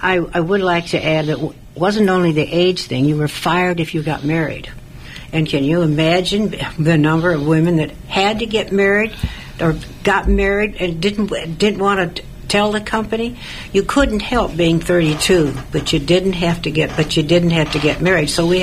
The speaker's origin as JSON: {"language": "English", "town": "Cleveland", "region": "Ohio", "country": "United States", "said": "I was from Cleveland, not Akron, and that was the home of the National Air Races."}